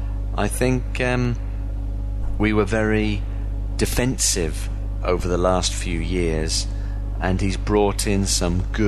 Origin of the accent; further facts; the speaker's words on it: Isle of Man; I come from the Isle of Man, which doesn't have its own football team.